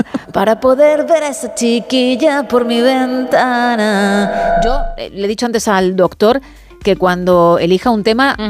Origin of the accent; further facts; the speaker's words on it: Italy; De la Bella Italia. Qué maravilla.